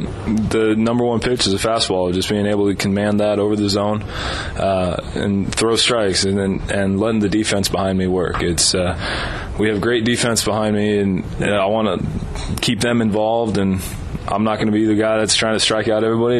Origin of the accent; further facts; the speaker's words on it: Tucson, Arizona, United States; I'm actually from Arizona. So I grew up in Tucson.